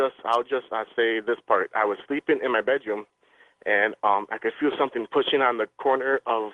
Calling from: Wisconsin, United States; I'm from Wisconsin.

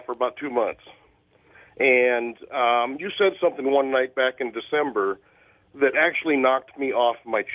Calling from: Cedar Rapids, Iowa, United States; Cedar Rapids, Iowa.

